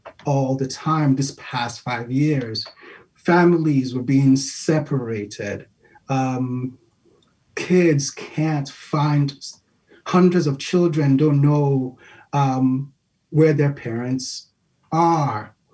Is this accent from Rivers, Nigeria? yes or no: no; Lagos, Nigeria; in any aspect of any region of Lagos where I'm from, a city near and dear to my heart because it's alive, it's vibrant.